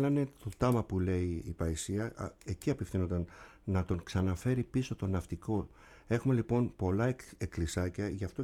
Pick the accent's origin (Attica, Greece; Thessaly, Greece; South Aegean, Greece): South Aegean, Greece; Kasos; μιλάω τώρα για το νησί μου, την Κάσου, καθότι είναι ναυτικό